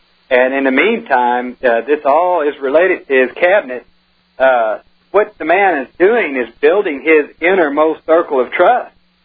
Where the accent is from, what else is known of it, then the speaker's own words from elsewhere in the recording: Missouri, United States; I'm from Missouri. You know … are ashamed Bush is from Texas. I'm ashamed Ashcroft came out of my state.